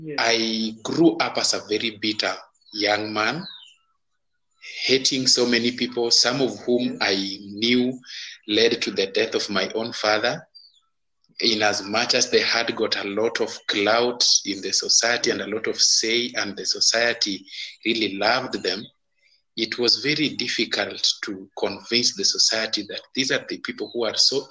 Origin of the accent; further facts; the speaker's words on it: Kenya; I'm a Kenyan, 28 years old, single.